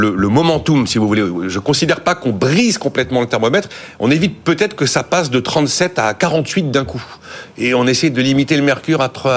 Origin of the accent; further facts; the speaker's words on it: France; Bon, oui, on est français, on regarde ça avec les yeux de l'habitude.